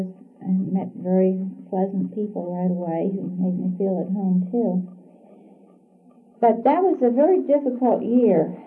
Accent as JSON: {"language": "English", "town": "Frederick", "region": "Maryland", "country": "United States", "tie": "born or raised there", "said": "Well, Frederick was my hometown, and I was pleased for the opportunity to work there close at home"}